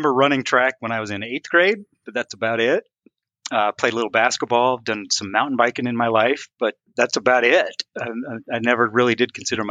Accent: Utah, United States; So my wife and I grew up in Utah.

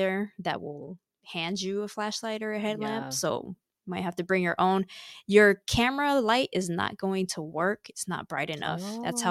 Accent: Seattle, Washington, United States; I grew up in Seattle and I never went out there my whole life up until July 2020.

